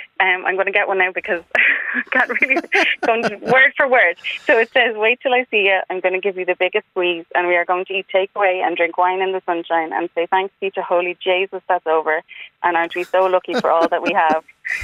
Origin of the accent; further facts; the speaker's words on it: Dublin, Leinster, Ireland; now in Kildare, Ireland; I'm from Dublin, but I live in Kildare and all my family were in Dublin.